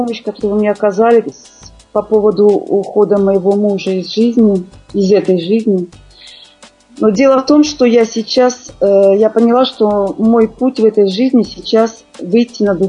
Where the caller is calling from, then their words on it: Belgium; Я живу в Бельгии.